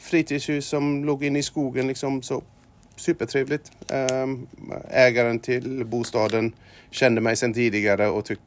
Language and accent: Swedish; Germany; moved away as an adult; now in Sweden; 46 år gammal, född och uppvuxen i Tyskland och kom hit när jag var 25 till Sverige.